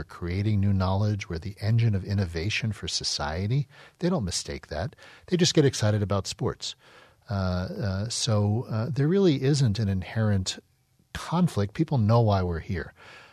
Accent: United States; But, you know, as a kid growing up in America, you're surrounded by sports.

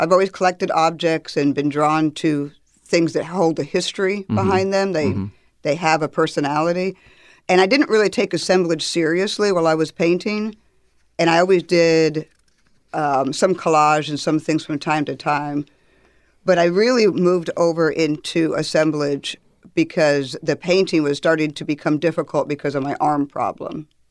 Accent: Georgia, United States; But now I say that I am from Georgia because I've been here most of my life.

